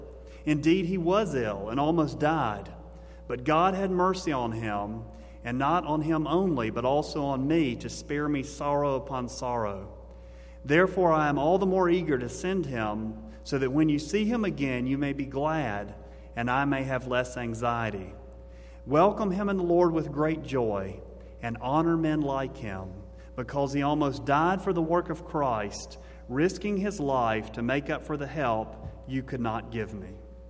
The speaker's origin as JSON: {"language": "English", "town": "Tuscumbia", "region": "Alabama", "country": "United States", "tie": "born or raised there", "said": "It was written from my hometown. It says, \"Tuscumbia, Alabama"}